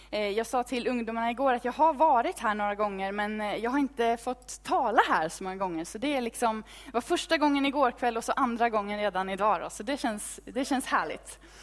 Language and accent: Swedish; Falköping, Västra Götaland County, Sweden; accent: Västgöta dialect; Jag är född och uppvuxen i Falköping. En liten ort i Västergötland där det finns mer kossor än människor.